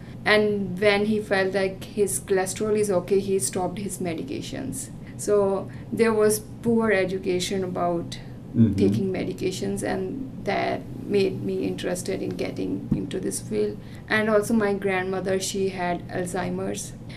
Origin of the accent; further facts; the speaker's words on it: Punjab, India; I am from Punjab, north part of India, and it's closer to the capital of India, which is Delhi. It's like 5 hours drive.